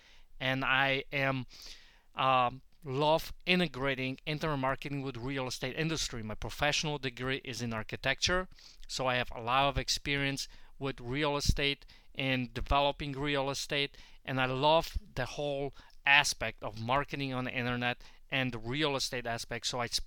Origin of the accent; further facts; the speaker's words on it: Poland; moved away; Originally, I'm from Poland. I came to this great country back in 91, and I've never left here, and I consider this as my home.